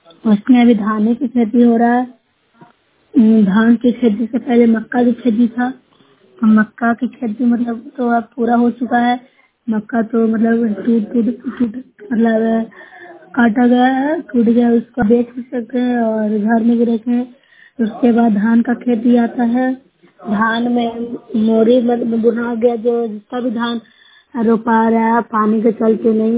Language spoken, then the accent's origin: Hindi; Noorsarai, Bihar, India; मैं नौसरा ब्लॉक से हूँ, जिला नालंदा से निवासी हूँ।